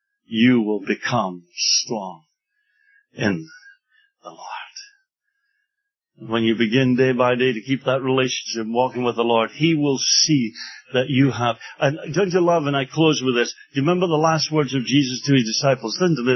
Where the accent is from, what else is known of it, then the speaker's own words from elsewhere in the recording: Scotland, United Kingdom; moved away as an adult; now in United States; when we first came to America, we came from Scotland, totally naive, Scottish assemblies. We believed the whole world was like Scottish assemblies